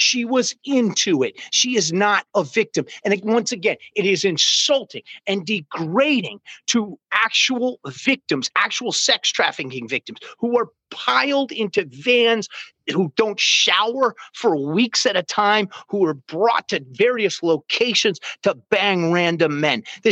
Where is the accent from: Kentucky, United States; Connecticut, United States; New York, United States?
Connecticut, United States; I'm from Fairfield County. That's the Golden Sound. You're talking about Greenwich, Connecticut.